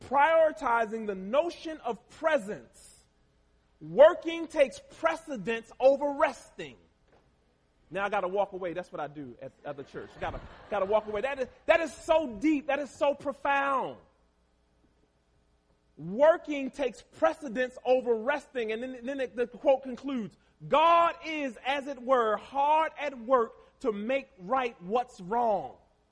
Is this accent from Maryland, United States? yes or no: yes; Baltimore, Maryland, United States; I grew up in Baltimore City, in the hood, the same hood that y'all saw burning on TV a few years ago.